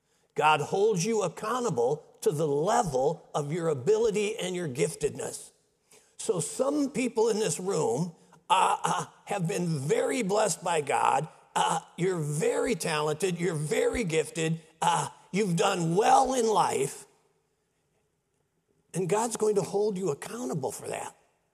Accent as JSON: {"language": "English", "region": "Midwest", "country": "United States", "tie": "born or raised there", "said": "I grew up in Middle West schools, and the schools I went to, they were all public schools, but they were great schools."}